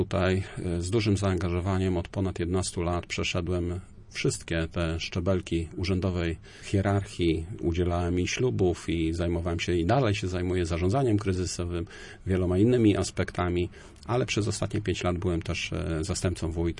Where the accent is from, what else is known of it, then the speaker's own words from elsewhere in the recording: Pomeranian Voivodeship, Poland; ja sam osobiście pochodzę z Kociewia, przyszedłem tutaj na ten teren napływowo, a to dlatego, że wcześniej byłem też oficerem Wojska Polskiego, służyłem w Siłach Powietrznych jako nawigator. Tu mnie skierowano do pracy i tu zapuściłem korzenie.